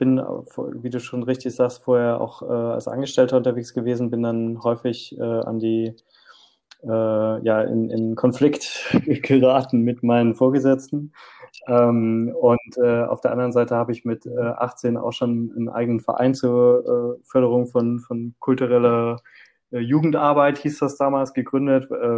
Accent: Dresden, Saxony, Germany; Ich komme aus dem Osten. Ich habe in Dresden aufgewachsen und habe in Görlitz studiert.

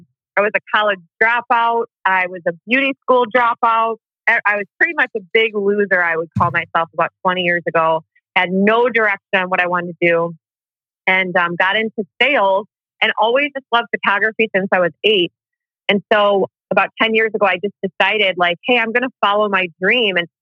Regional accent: Chicago, Illinois, United States; So I'm from Chicago, the suburb.

